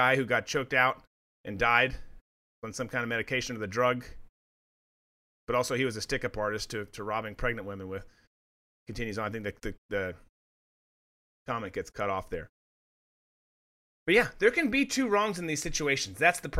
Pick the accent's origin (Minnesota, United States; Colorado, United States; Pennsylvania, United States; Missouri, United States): Minnesota, United States; you guys know, I'm from Minnesota originally. I love the state as a whole.